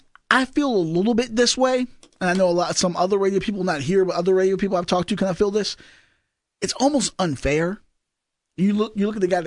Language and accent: English; the South, United States; I'm from the South, Mike. Obviously, tobacco country. I've pulled tobacco. I grew up around it and stuff like that.